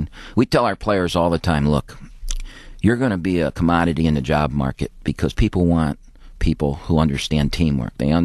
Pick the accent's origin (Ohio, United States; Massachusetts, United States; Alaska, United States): Ohio, United States; Defiance; And it was very similar to that growing up in Defiance, Ohio.